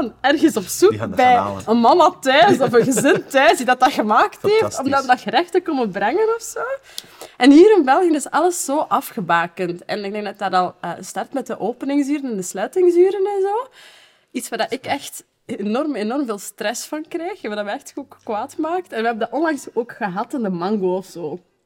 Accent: Morocco; hoe dat winkeliers of zo zijn in mijn thuisland, in Marokko dan.

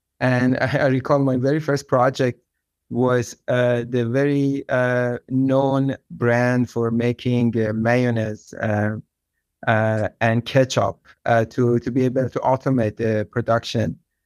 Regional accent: Tehran, Tehran Province, Iran; I was born and raised in Tehran, in Iran. I was 6 years old when the Iranian Revolution happened, and it was quite a challenging time for me growing up in Iran

